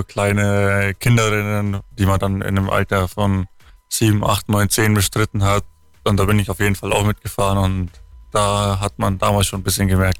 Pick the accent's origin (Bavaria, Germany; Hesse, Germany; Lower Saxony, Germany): Bavaria, Germany; Sonthofen; ich komme ursprünglich aus Sonthofen, wohne da immer noch und ja, kann mir auch vorstellen, noch ein bisschen im Allgäu zu bleiben.